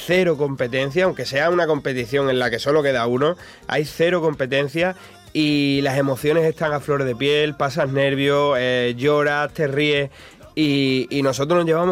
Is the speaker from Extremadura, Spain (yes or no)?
yes; Don Benito, Extremadura, Spain; Yo soy de Extremadura, yo soy de Don Benito.